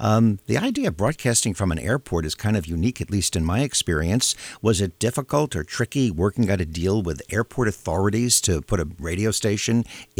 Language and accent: English; New York, United States; and I grew up on Long Island a number of years ago.